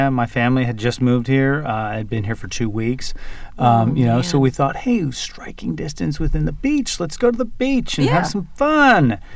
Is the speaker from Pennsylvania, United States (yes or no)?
yes; Milford, Pennsylvania, United States; Milford, Pennsylvania is home, which is, if you look at it on a map, everybody get out your maps, top northeast corner of Pennsylvania, New York, New Jersey, and Pennsylvania all meet in one little spot right there.